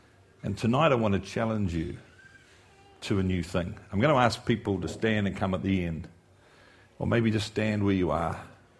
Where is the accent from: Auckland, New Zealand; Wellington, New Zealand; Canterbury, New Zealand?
Auckland, New Zealand; Waiuku; born there; I was born in Waiuku, small country town. I was the youngest of six children.